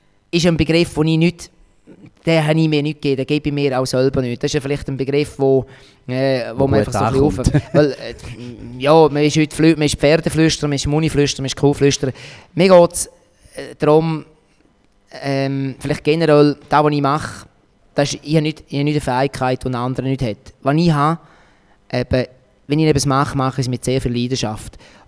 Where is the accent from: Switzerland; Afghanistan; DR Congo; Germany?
Switzerland; St. Gallen; accent: Appenzell and St. Gallen dialects; meine Eltern sind beide von Appenzell. Und dann haben wir daheim haben wir die Appenzeller natürlich. Und ich bin dann eigentlich zweisprachig aufgewachsen. Ich habe dann in der Schule St. Galleret.